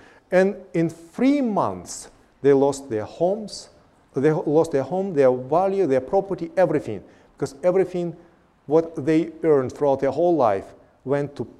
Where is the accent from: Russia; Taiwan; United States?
Russia; southern Russia; My dear friends, I grew up in Russia, in the south of Russia